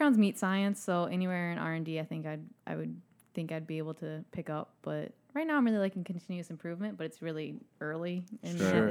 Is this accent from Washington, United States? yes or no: no; Illinois, United States; Illinois.